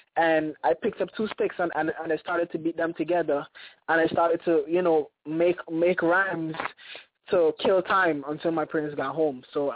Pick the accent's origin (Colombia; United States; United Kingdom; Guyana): Guyana; Growing up in South America, Guyana, a lot of people would refer to it as the West, as the Caribbean, but it's not the Caribbean. It's South America, but it's West Indian.